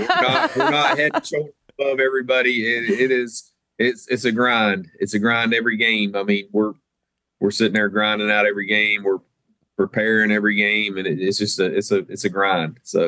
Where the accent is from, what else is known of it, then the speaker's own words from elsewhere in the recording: Brooklet, Georgia, United States; "Where are you from?" And, you know, we'd say, you know, "Where Georgia Southern University is." We're about five, you know, now you can say Brooklet, Southeast Bullock